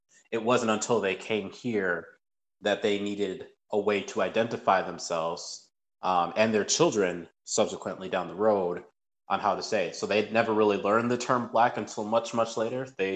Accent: United States; born more Nigerian American, where we were raised, obviously, the customs and the culture that is being Nigerian, but we were also surrounded with fellow Americans and whatnot. So I learned to be American that way.

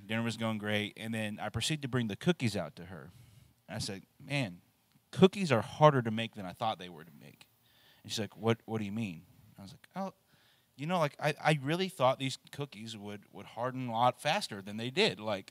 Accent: New Albany, Indiana, United States; born there; No. Not Marion. I got that mixed up. New Albany.

